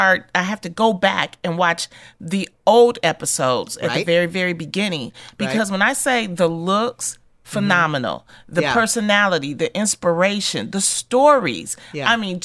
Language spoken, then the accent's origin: English; United States; I'm like, you know, because I'm an American girl. I'm like, I love the American ones.